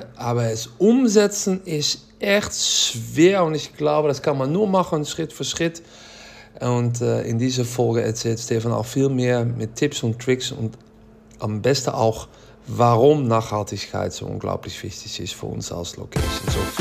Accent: Netherlands; German is a second language; Ja, ich weiß, ich bin Holländer

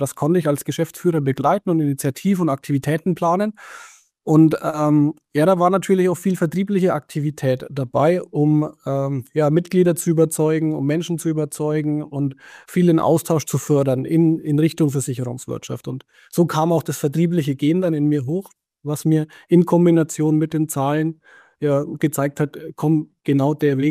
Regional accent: Nuremberg, Bavaria, Germany; born there; accent: Franconian; Wie man vielleicht auch ein Stück hört, ich habe ein rollendes R in meiner Sprache. Ich kriege das auch nicht weg. Der fränkische Dialekt, der bleibt. Ich bin in Nürnberg geboren

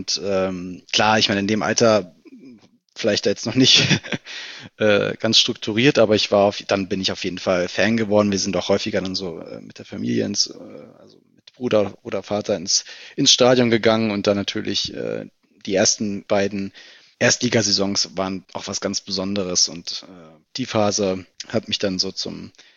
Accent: Berlin, Germany; Also ich bin Berliner, bin im Südwesten Berlins aufgewachsen, in Steglitz-Lichterfelde und habe dort auch Fußball gespielt.

